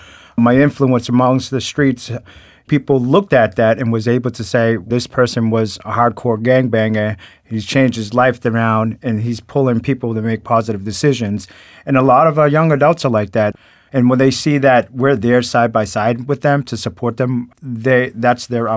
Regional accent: Lowell, Massachusetts, United States; I grew up in Lowell, got involved with gangs at a very young age, was one of the shot callers of a gang for quite some time.

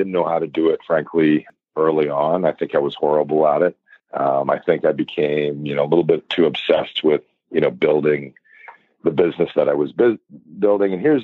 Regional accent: Toronto, Ontario, Canada; now in Vancouver, Canada; I love the West Coast. I'm born and bred in Toronto, Scarborough, but you know, we really love living out here now.

